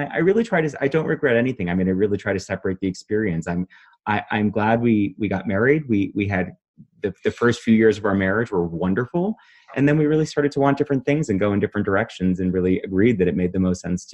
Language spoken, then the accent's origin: English; New York City, New York, United States; And I certainly never, as a New Yorker, dreamed that it was going to be legal in every state.